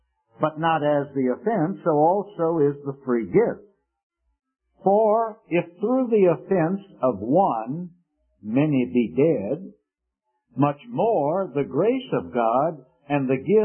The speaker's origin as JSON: {"language": "English", "town": "Richmond", "region": "Virginia", "country": "United States", "tie": "born or raised there", "said": "It was the latter part of 1954 in my hometown of Richmond, Virginia."}